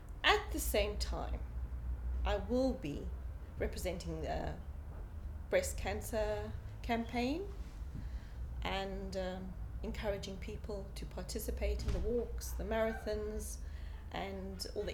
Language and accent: English; Durban, KwaZulu-Natal, South Africa; moved away as an adult; also born or lived in Israel; I was born in South Africa, as you can hear. I grew up in the lovely city of Durban. And at the age of 21, I went to live on a kibbutz in Israel. I lived there for 17 years.